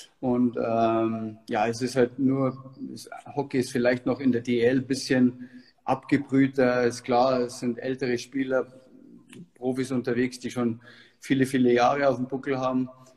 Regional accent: Landshut, Bavaria, Germany; in Landshut in meiner Heimat noch nicht

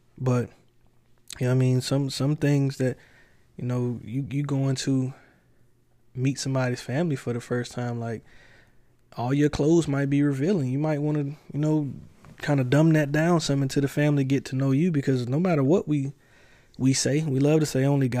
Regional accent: the South, United States; I can move past that because I'm from the South. Everybody is loud.

